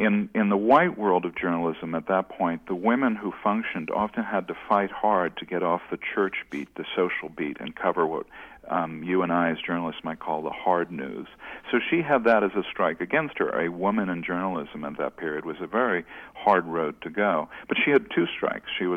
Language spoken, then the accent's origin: English; United States; I, as a white person growing up in the United States, was always afforded the luxury of remaining in my homogeneous community.